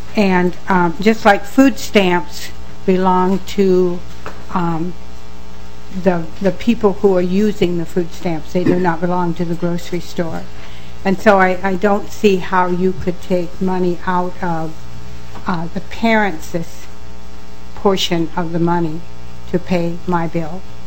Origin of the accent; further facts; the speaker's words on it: Carlton, Minnesota, United States; I'm from Carlton, Minnesota, a daycare provider there.